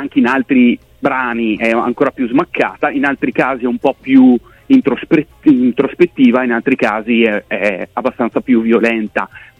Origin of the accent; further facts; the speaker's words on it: Schio, Veneto, Italy; Siamo di Schio, una cittadina di 40.000 anime in provincia di Vicenza.